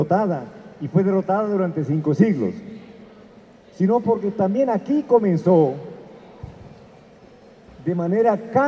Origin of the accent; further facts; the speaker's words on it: Peru; Soy peruano en efecto, vivo en el Perú y enseño en algunos otros lugares del mundo de vez en cuando.